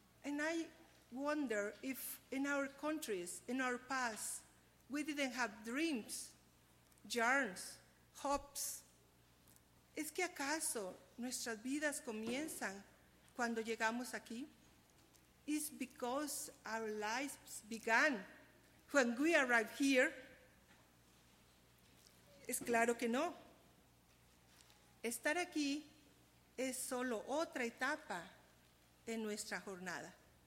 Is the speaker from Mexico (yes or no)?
yes; Mexico; yo no soy de Guatemala, yo soy de México. I told them, I don't, because I am not from Guatemala, I am from Mexico.